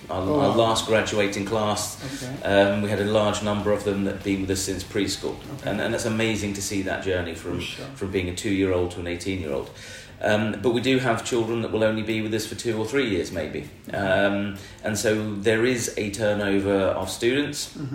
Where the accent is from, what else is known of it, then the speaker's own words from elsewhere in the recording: United Kingdom; now in Thailand; We're British. Living in Thailand, he wasn't born in England, he was born here in Thailand.